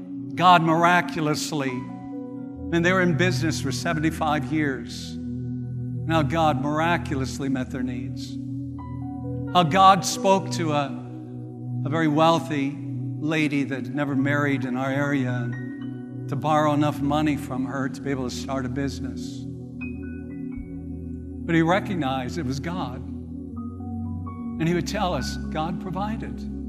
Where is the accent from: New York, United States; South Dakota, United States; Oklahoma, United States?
South Dakota, United States; One day I was traveling between Minneapolis and in my hometown of South Dakota.